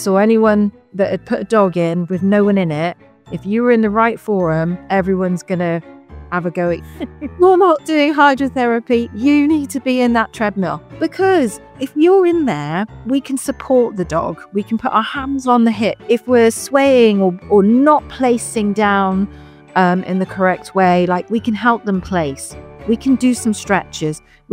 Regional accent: United Kingdom; moved away as an adult; now in Texas, United States; As you can tell, I'm not from Texas, from the UK.

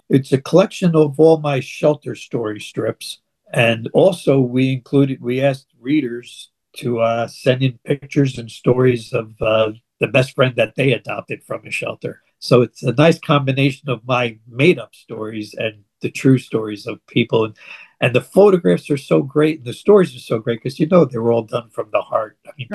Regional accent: New Jersey, United States; I'm from New Jersey.

